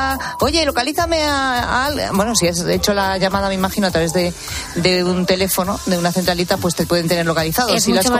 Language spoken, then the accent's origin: Spanish; Spain; los españoles somos los europeos que más objetos olvidamos en los taxis.